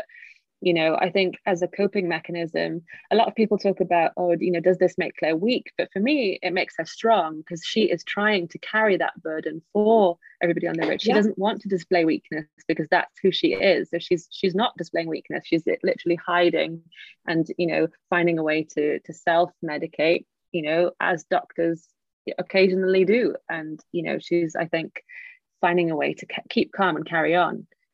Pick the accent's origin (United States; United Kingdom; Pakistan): United Kingdom; speaking as a British person, something that does, for us at least, cure every, you know, ill in the world.